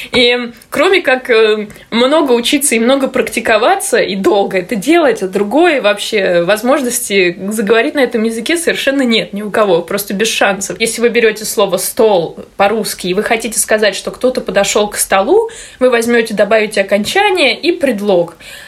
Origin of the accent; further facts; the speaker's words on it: Russia; now in Hungary; Она из Туниса, я из России